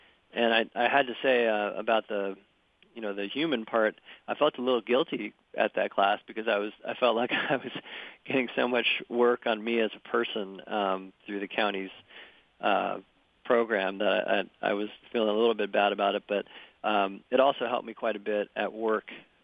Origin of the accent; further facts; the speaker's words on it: New Jersey, United States; also born or lived in New York; Well, I'm actually an East Coaster. I was born in New York and raised in New Jersey, and then I went to college in Vermont.